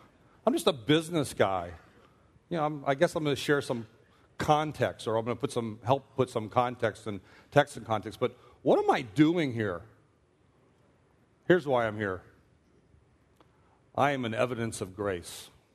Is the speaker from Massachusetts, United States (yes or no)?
no; Myrtle Beach, South Carolina, United States; born there; I was born when he was a chaplain in the United States Air Force. I was born in Myrtle Beach.